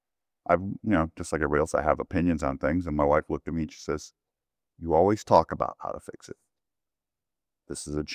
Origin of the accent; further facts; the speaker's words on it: Michigan, United States; I'm originally from Michigan. My wife's originally from Georgia. And been stationed in California, Louisiana, Texas, Germany, Belgium, Korea.